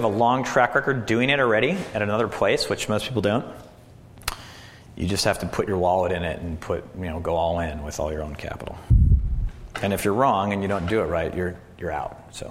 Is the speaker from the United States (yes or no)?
yes; Minnesota, United States; I mean, I grew up in Minnesota, but a lot of your growing up is in college.